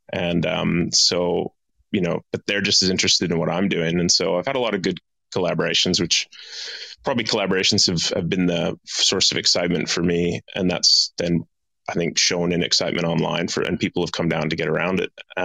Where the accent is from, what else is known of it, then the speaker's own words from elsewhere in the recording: Edmonton, Alberta, Canada; moved away as an adult; now in Perth, Australia; No, I'm from Edmonton, Alberta. So I'm from Canada. I came to Australia when I was 18 as a backpacker. And I overstayed a visa and got married to an Australian. And now I've been here 15 years. So in Perth the whole time.